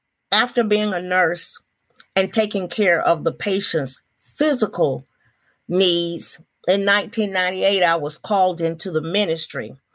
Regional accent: Atmore, Alabama, United States; I'm originally from Atmore, Alabama. I grew up in Atmore.

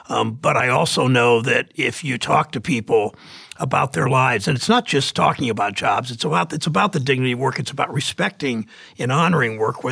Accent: Mansfield, Ohio, United States; I grew up in Mansfield, and you know, people often leave for job opportunities, leave for school, don't come back

